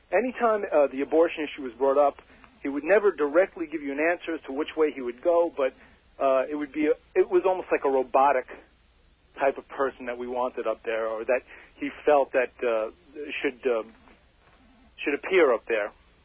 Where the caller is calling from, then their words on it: East Northport, New York, United States; Calling from East Northport.